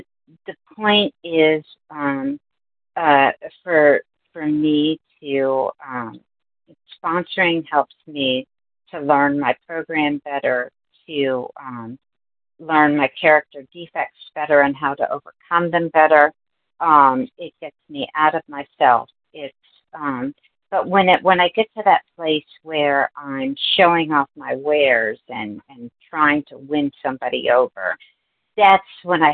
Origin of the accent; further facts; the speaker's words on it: Manassas, Virginia, United States; Hi, this is … I'm from Manassas, Virginia.